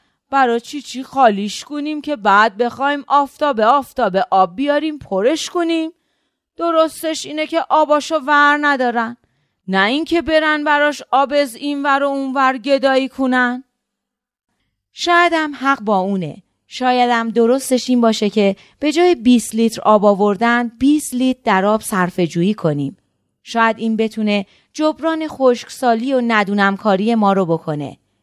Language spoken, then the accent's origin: Persian; Isfahan, Iran; بخشی از من اصفهانی که تو اصفهان بزرگ شدم و سالها توش زندگی کردم.